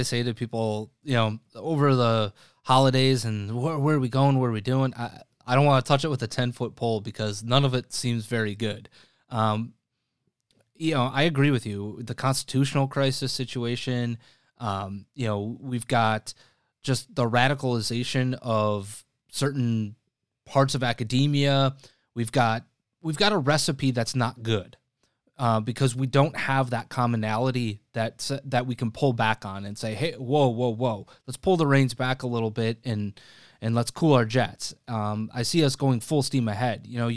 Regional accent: Wisconsin, United States; I look at states like Wisconsin, my home state

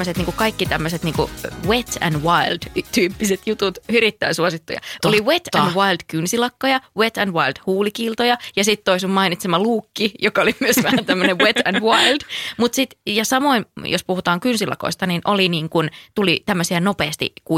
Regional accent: Joensuu, North Karelia, Finland; meillä Joensuussa ei ollut Stokkaa

